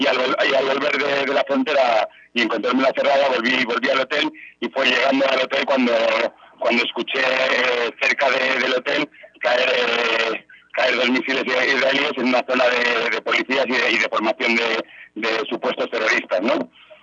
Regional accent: Spain; sí soy español, soy cristiano

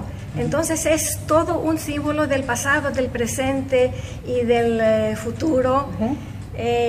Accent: Greece; Porque soy griega, sobre todo

